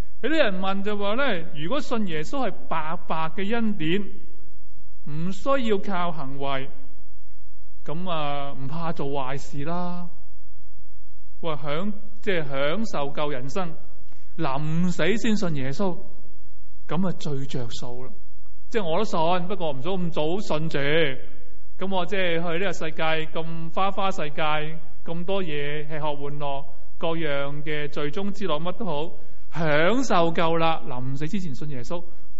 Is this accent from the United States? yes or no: no; China; 这个不单只是我们中国人的愿望